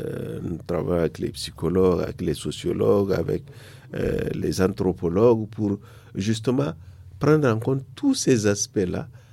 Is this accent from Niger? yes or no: yes; Niger; Mais bien sûr, ça me dit beaucoup de choses, puisque je suis nigérien.